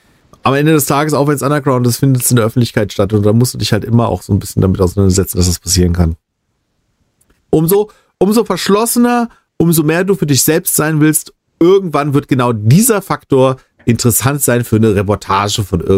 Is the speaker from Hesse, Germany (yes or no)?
yes; Limburg, Hesse, Germany; Wie gesagt, ich komme aus Limburg